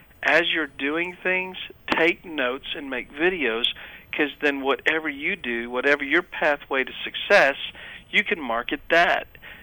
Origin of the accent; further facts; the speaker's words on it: Texas, United States; You know, I grew up, you know, I'm a Texan, I'm an American